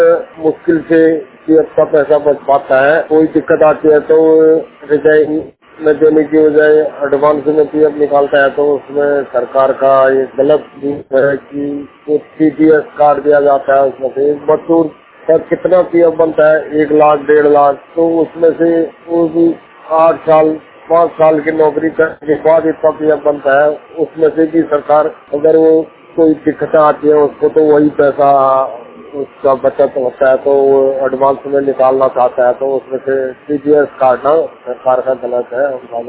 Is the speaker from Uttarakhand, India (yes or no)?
yes; Uttarakhand, India; मैं उत्तर बिहार में काम करता हूँ, उत्तराखंड का रहने वाला हूँ।